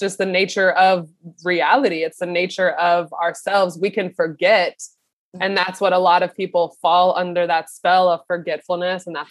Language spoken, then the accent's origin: English; Kansas, United States; And so my parents fly from my hometown in Kansas to New York City.